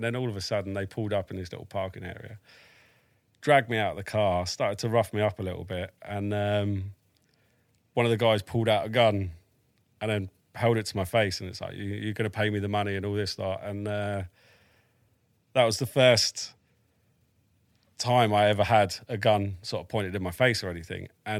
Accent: Crowborough, South East England, United Kingdom; moved away as an adult; And then I grew up in a town called Crowborough, which is not so far away from there. And lived there till I was pretty much 22 when I went into basic training.

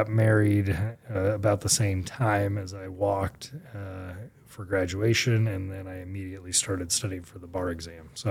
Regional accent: Phoenix, Arizona, United States; So I grew up in North Phoenix. I have two older sisters, and my parents moved here when I was less than a year old from Florida.

